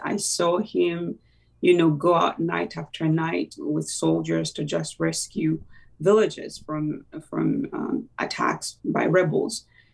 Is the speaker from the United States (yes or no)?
no; Kampala, Central Region, Uganda; So I was born in Kampala, and Kampala is the capital city of Uganda.